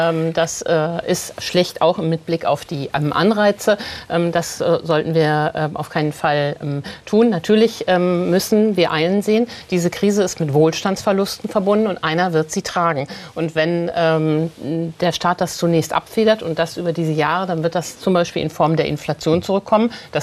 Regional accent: North Rhine-Westphalia, Germany; Ich komme ja selber aus Nordrhein-Westfalen, wo die alle sitzen.

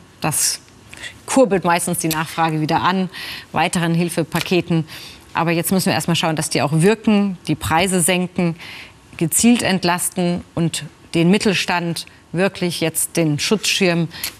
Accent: Germany; solange wir als Europäer, als Deutsche, dass wir gemeinsam stehen

